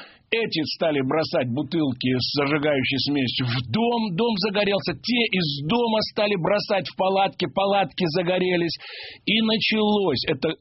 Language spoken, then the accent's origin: Russian; Odesa, Odesa Oblast, Ukraine; это мой родной город, это, у меня до сих пор там квартира